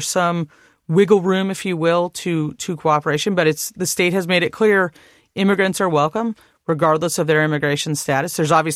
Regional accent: Arizona, United States; I grew up spending summers in Southern California as a kid from Arizona

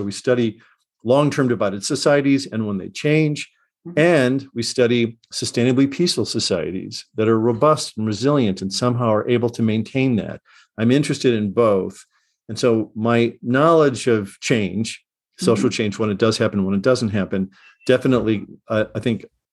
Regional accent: Chicago, Illinois, United States; I was born in 59, and I grew up in Chicago in the late 60s.

